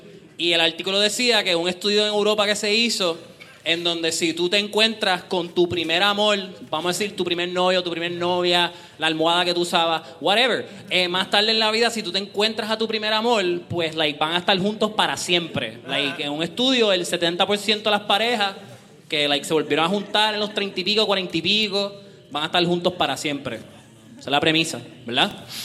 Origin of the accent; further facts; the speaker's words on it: Bayamón, Puerto Rico; born there; Yo nací en Bayamón